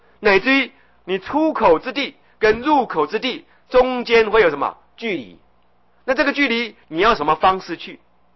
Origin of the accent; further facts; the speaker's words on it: Daxi, Taoyuan, Taiwan; also born or lived in Taipei; 我小时候住在大溪，对不对？那曾经有一阵子到台北来玩，觉得台北好棒啊